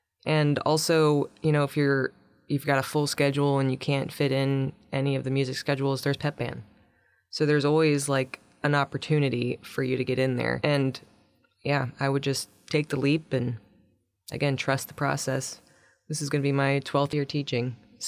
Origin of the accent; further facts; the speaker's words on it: East Coast, United States; now in Petersburg, United States; I'm from the East Coast, and I applied to jobs when I graduated from college and ended up in Metlakatla